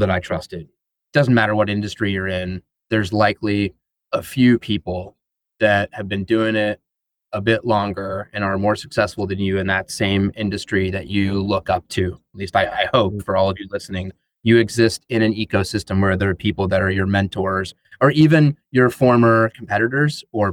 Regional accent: Dallas, Texas, United States; Born and raised in Dallas, still here.

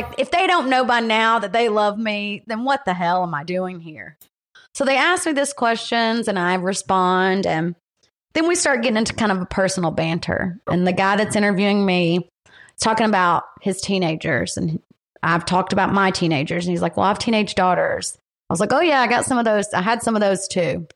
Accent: the South, United States; well, I was born and raised in the South. We carry guns around here.

